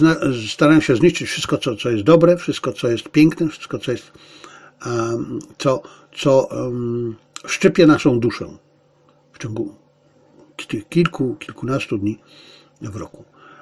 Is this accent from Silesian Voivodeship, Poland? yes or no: yes; Zabrze, Silesian Voivodeship, Poland; urodziłem się w Śląsku, na Śląsku. Nie wiem, jak to w tej chwili w Zabrzu wygląda, ale ja mieszkałem w starej części Zabrza, gdzie mieszkali Ślązacy, czyli tak naprawdę ludzie, którzy dopiero się uczyli polskiego wtedy, ci Ślązacy niemieccy.